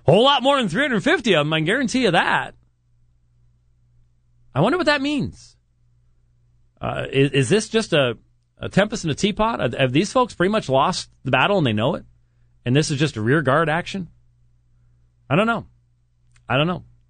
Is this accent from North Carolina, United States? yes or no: no; Minneapolis, Minnesota, United States; born there; accent: Minnesotan; I can do that because I was born in Minneapolis.